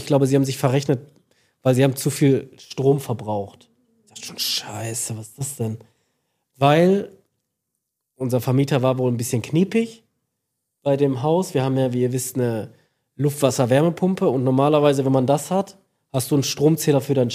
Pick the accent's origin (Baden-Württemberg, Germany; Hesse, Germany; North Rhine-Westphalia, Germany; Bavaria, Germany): North Rhine-Westphalia, Germany; Hamm; Wir kommen ja eigentlich alle aus der Ecke